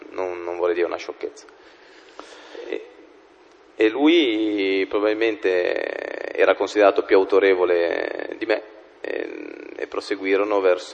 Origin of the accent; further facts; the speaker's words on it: Genoa, Liguria, Italy; essendo io genovese, mi chiedo se fossi genovese, confermai il fatto di essere della città